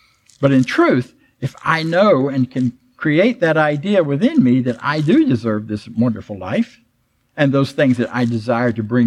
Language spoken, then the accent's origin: English; Florida, United States; When I was a kid growing up in Florida, and it was a very impoverished area